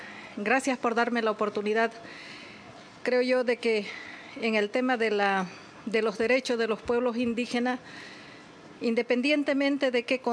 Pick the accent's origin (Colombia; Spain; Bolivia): Bolivia; Nosotros venimos de Bolivia, de la Confederación de Pueblos Indígenas de Bolivia de Tierras Bajas